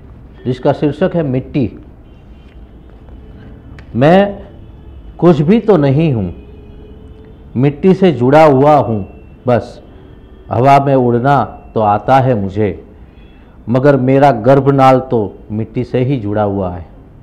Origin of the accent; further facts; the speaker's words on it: Gujarat, India; मैं जानता हूँ कि मैं बाबूजी के छोटे से गांव से शुद्ध गुजराती शिक्षक गांधीयन मैं आज भी बड़े गर्व से कहता हूँ